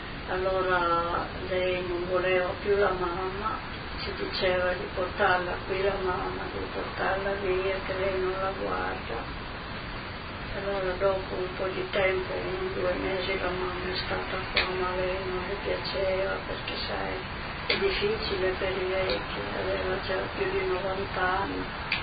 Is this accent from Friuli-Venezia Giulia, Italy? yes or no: yes; Polava, Friuli-Venezia Giulia, Italy; Sì, a Savonia e poi si va più in su in montagna. Il mio paese è Polava, proprio vicino, l'ultimo paese del confine.